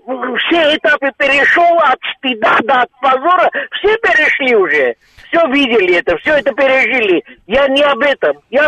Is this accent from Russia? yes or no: no; Armenia; Я армянин.